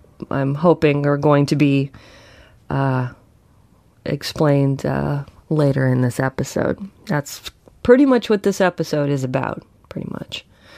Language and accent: English; Kingsville, Ohio, United States; I am on my bed in my room in the house where I grew up in Kingsville, Ohio.